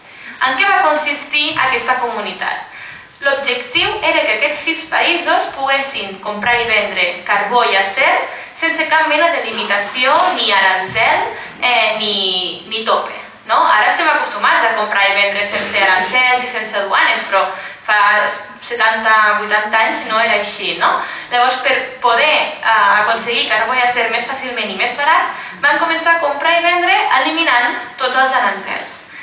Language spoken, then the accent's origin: Catalan; Catalonia, Spain; jo soc de la Segarra